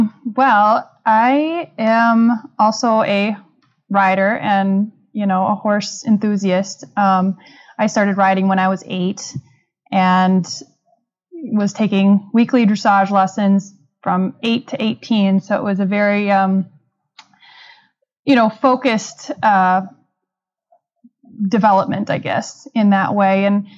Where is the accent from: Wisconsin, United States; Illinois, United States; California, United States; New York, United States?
Wisconsin, United States; New Glarus; So I grew up in Wisconsin, and this was a little town of New Glarus, Wisconsin. So I was around the Madison area, which is the capital city.